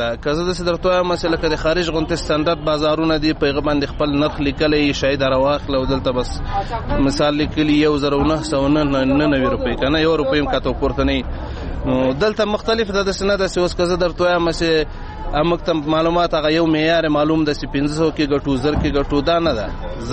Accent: Logar, Afghanistan; زه د لوګر ولایت اوسیدونکی یم.

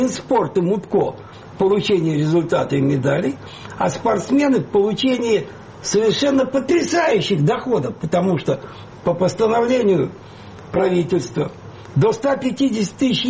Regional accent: Russia; Ведь вы понимаете, я россиянин.

